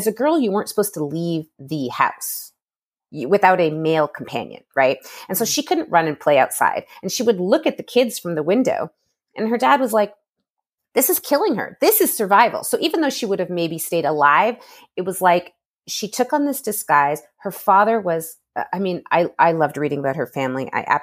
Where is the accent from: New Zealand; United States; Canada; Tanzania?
Canada; born there; And I'm ashamed that, I mean, I'm Canadian born.